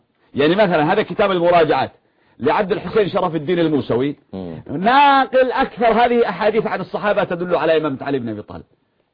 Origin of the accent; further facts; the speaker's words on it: Yemen; now in Egypt; يعني مثلا انا يمني وانا عندكم في مصر